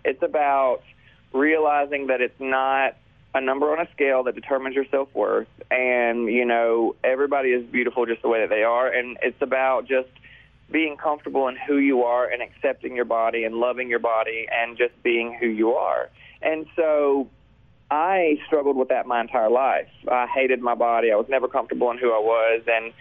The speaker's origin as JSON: {"language": "English", "town": "Bessemer", "region": "Alabama", "country": "United States", "tie": "born or raised there", "said": "I didn't grow up in Birmingham. I grew up outside of Birmingham in a city called Bessemer, Alabama."}